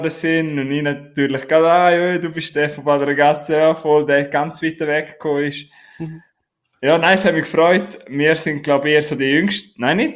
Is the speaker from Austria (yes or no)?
no; Graubünden, Switzerland; Darf man als Bündner Kopf abtrinken?